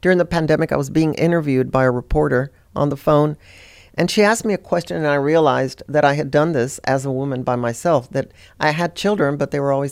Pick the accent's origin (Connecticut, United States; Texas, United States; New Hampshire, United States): Texas, United States; certainly growing up in South Texas, cooking with my mom, my grandmother